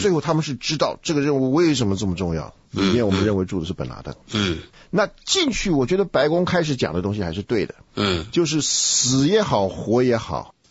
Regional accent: China; now in United States; 像我是中国来的移民

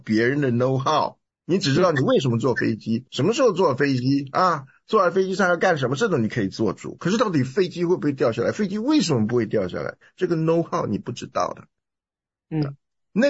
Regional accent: Taiwan; moved away as an adult; now in United States; 我从台湾来啊，我为什么来，我就是来学音乐的啊

